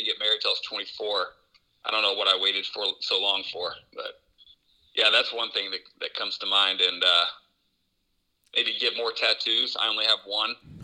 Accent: Plainfield, Indiana, United States; also born or lived in Georgia; I grew up in mostly in Plainfield, Indiana. I lived in Georgia for 3 years when I was a kid, but we moved back to Plainfield.

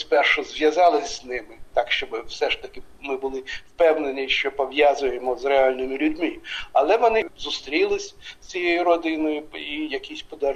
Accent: Chernivtsi, Chernivtsi Oblast, Ukraine; Україна, Чернівці моя мала батьківщина

